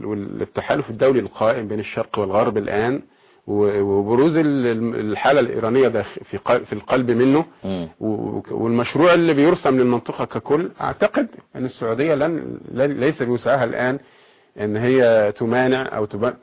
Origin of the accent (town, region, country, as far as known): Egypt